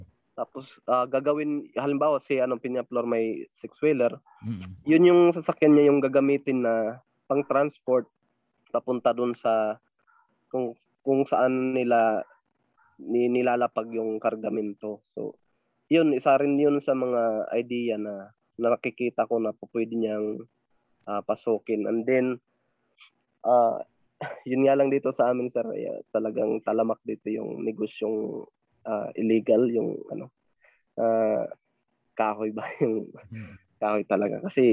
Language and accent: Tagalog; Catbalogan, Eastern Visayas, Philippines; taga Samar po ako, Katbalawan Samar.